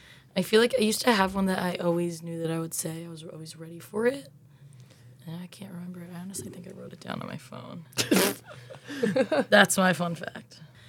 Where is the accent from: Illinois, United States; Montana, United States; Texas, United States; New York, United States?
New York, United States; I'm from Long Island.